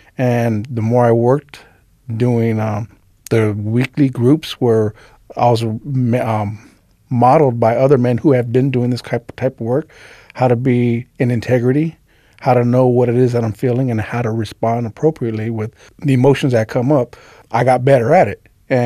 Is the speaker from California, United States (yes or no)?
yes; La Puente, California, United States; I grew up in San Gabriel Valley. I grew up in La Puente.